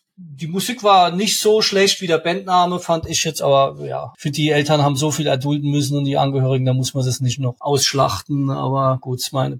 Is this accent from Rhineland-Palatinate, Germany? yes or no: yes; Rhineland-Palatinate, Germany; Ich bin ja in Rheinland-Pfalz groß geworden